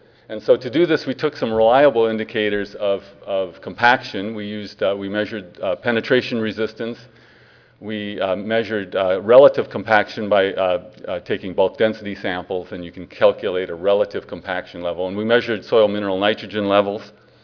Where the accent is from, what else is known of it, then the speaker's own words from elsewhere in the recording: Ottawa, Ontario, Canada; I'm from Ottawa, Ontario